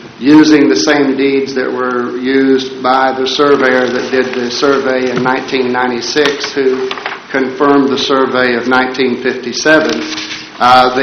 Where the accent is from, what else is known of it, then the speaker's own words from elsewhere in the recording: Lebanon, Virginia, United States; Good morning. … from Lebanon, Virginia